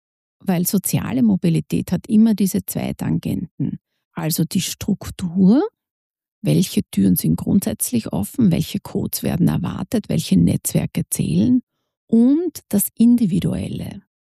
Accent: Austria; weil das bei uns in Österreich so negativ konnotiert ist

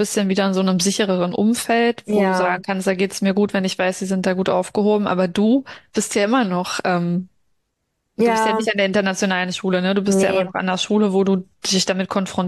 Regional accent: Germany; man ist als Deutsche ja auch gar nicht stolz, dass man es ist

